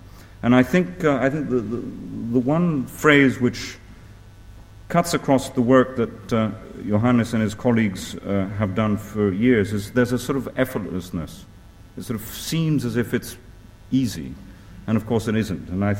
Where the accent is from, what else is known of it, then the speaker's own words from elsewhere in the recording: Italy; I was brought up in Italy, it was like walking around Siena.